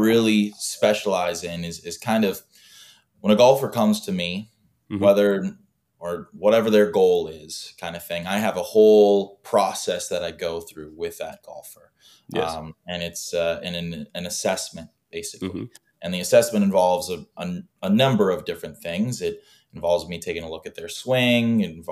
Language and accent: English; Minnesota, United States; We grew up in Minnesota at the skate park